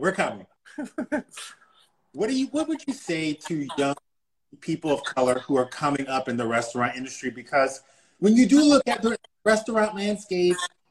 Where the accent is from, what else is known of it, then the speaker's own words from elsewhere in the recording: the South, United States; I'm gay, I am Jewish, I'm from the South, Katrina, we can check off 10 boxes, I'm ready to eat.